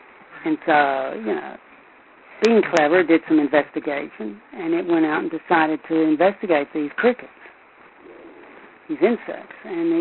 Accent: United States; I'm American, I love I love Hollywood endings.

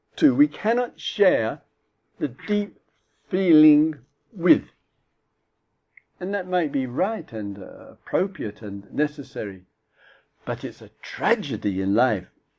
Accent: England, United Kingdom; I know I'm English. Not too English, I hope, but anyway.

